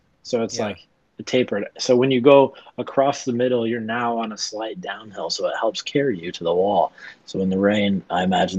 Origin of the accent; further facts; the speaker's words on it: St. Louis, Missouri, United States; I'd love to do some like fun stuff in St. Louis since like it's my hometown